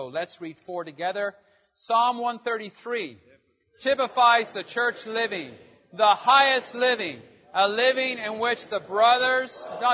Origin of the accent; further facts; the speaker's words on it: Ireland; also born or lived in London / Los Angeles; I'm Irish. I want to meet with Irish people, but they have a name.